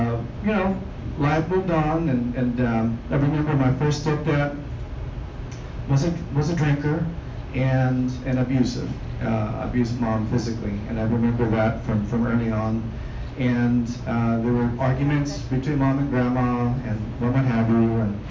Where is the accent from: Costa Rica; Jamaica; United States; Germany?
Costa Rica; I was raised in Costa Rica, and actually was born in Costa Rica, and raised by two very loving Al-Anons.